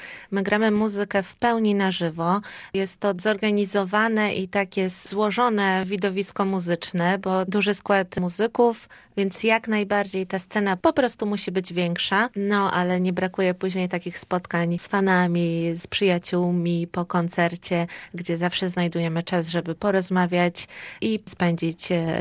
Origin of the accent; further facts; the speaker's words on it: Gdańsk, Pomeranian Voivodeship, Poland; Wszyscy jesteśmy z Gdańska, z naszego podwórka trójmiejskiego